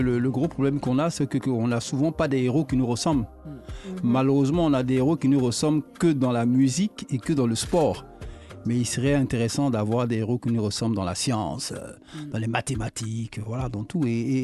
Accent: Brussels, Belgium; moi, par exemple, qui suis noir à Bruxelles, j'ai grandi à Bruxelles, j'étais le seul noir de ma classe. Quand je suis rentré en Côte d'Ivoire, ça m'a permis de décomplexer.

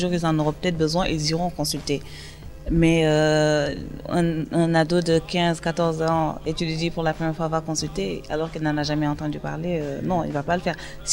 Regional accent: Mauritania; Je suis mauritanienne d'origine.

